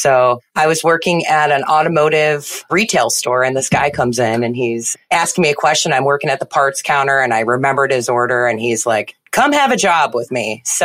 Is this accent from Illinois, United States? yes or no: yes; Naperville, Illinois, United States; I grew up in Naperville, Illinois. It just seems to be one of those anchor points for Illinois.